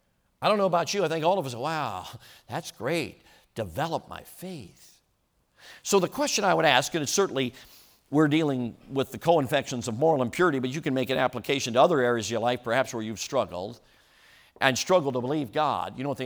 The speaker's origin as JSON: {"language": "English", "town": "Chicago", "region": "Illinois", "country": "United States", "tie": "born or raised there", "said": "Back when I was growing up, I grew up in Chicago."}